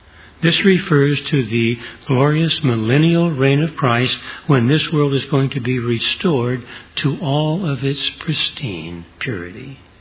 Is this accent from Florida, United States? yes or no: no; California, United States; Now, Linda and I were born and raised in California, the land of earthquakes.